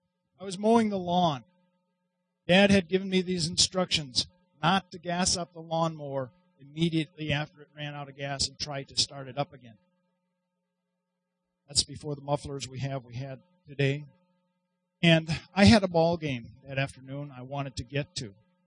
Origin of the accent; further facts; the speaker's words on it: Wisconsin, United States; also born or lived in South Dakota; So born and raised in Wisconsin, over to South Dakota for all practicality for work, and then into ministry from that point.